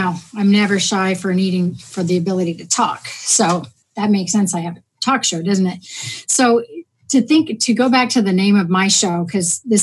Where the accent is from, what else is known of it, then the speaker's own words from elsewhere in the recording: New Hampshire, United States; I'm from New Hampshire, northern New Hampshire.